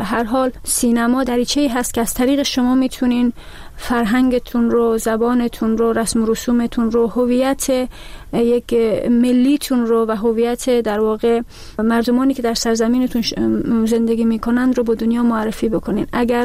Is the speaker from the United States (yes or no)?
no; Slovakia; من شهروند اسلوواکی هستم، در اسلوواکی درس خوندم، بزرگ شدم،